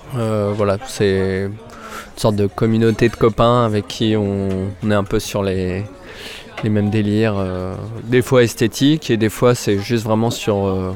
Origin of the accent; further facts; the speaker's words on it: Alès, Occitanie, France; Je viens d'Alès, ouais.